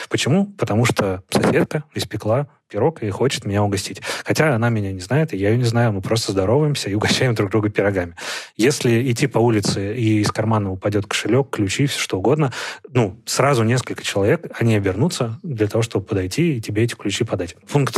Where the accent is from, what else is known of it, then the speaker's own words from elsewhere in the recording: Siberia, Russia; born there; То есть я, человек, который родился в Сибири, у меня в голове не укладывается.